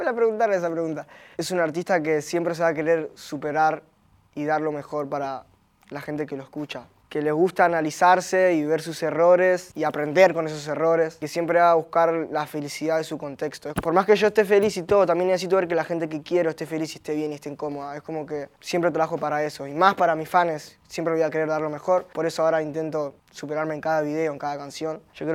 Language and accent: Spanish; Argentina; Me es orgullo decir soy argentino y hago esto.